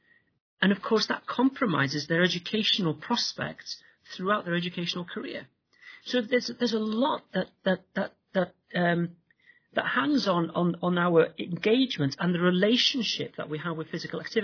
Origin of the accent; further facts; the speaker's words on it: Wales, United Kingdom; I'm from North Wales, and I worked as what we called a challenge advisor in North Wales